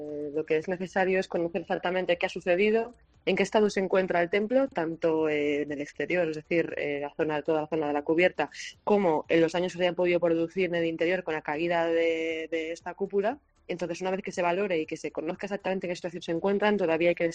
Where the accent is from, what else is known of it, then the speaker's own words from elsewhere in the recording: Valladolid, Castile and León, Spain; estamos todos profundamente afectados, como vallisoletanos y como cargos públicos.